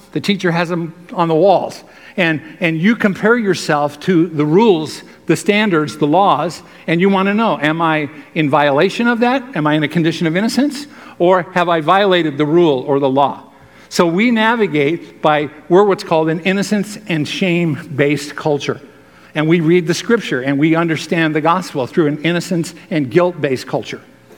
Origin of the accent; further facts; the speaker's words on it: United States; because that's my right as an American